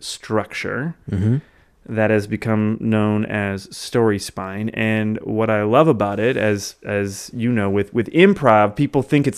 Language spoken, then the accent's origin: English; Michigan, United States; born there; I was born in Michigan and to my parents, right? There was no like, I didn't pick that state.